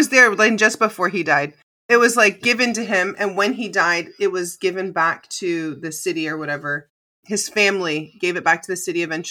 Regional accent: United States; And obviously, I'm American, so we don't have anything older than a couple hundred years, really.

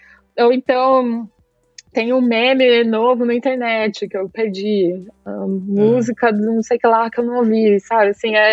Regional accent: Guarulhos, São Paulo, Brazil; now in Switzerland; Eu sou de São Paulo, sou de Guarulhos, sei lá. Difícil falar outra coisa. Se alguém me pergunta de onde eu sou, vai sair Brasil, com certeza.

